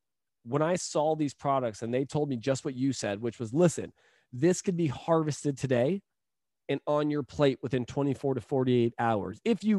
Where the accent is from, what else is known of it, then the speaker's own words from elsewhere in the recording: San Diego, California, United States; now in Tampa, United States; you know, I came from California. Yes. I was born and raised in San Diego. I've been all over the state of California, but a lot of my roots come from that Central Valley.